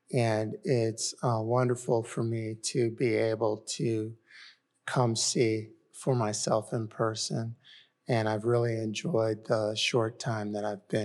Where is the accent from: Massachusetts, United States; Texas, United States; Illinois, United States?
Illinois, United States; than I, for example, heard about growing up in Illinois in the 60s and 70s.